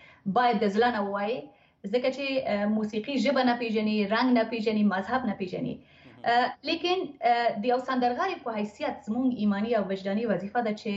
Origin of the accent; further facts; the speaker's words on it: Kabul, Afghanistan; born there; زما پلار د لغمان ولایت څخه دي مور مې د کندهار دي زه په کابل کې زیږیدلې یم او اوس هم خپل کورنۍ سره چې زما پلار دي مور دی ورورونه دی او خورونه دی ماشاءالله دوی سره زه په کانادا کې اوسېږم په تورنټو ښار کې